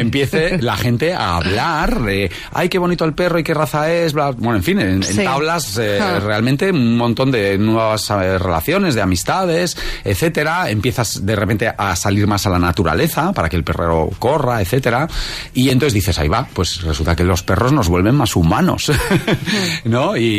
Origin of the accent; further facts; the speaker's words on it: Basque Country, Spain; el País Vasco, de donde soy yo y de donde es Piper, no existe ninguna playa.